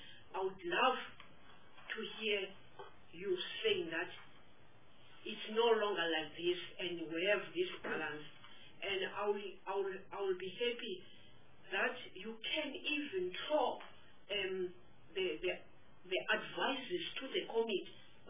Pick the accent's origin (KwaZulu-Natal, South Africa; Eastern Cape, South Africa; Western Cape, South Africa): Eastern Cape, South Africa; I'm from Eastern Cape